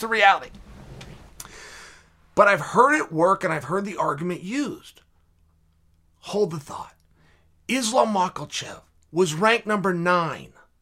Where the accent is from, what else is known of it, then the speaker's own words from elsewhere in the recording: Lynn, Massachusetts, United States; I'm from West Lynn. Those are the rules, but I didn't make them.